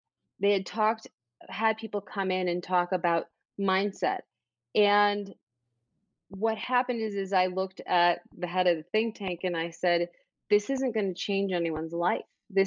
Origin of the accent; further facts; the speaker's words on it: Chicago, Illinois, United States; I was in Chicago from Chicago, living there at the time